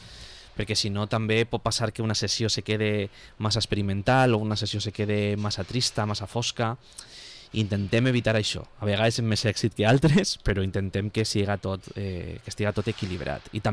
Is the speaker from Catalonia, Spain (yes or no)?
no; Valencian Community, Spain; perquè al final som la província de Castelló, som poquets